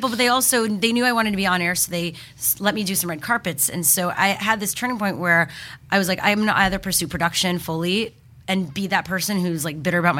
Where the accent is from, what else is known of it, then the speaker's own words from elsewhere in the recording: Montreal, Quebec, Canada; I grew up in Montreal, so we had Much Music instead of MTV.